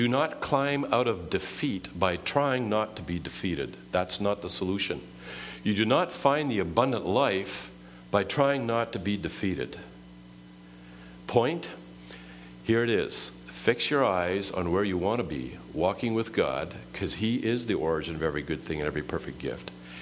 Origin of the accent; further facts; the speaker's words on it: Manitoba, Canada; Not that that's a bad place, mind you. I'm from Manitoba, and I like Winnipeg.